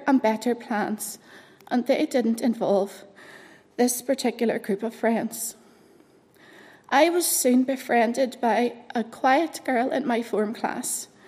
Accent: Portadown, Northern Ireland, United Kingdom; and grew up on the better side of all the roundabouts. Portadown, obviously.

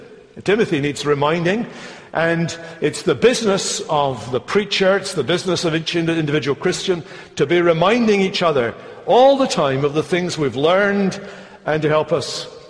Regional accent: United Kingdom; After 10 days back in Britain, my accent has probably deteriorated back to what they do there, and I may need to retranslate myself as I go along.

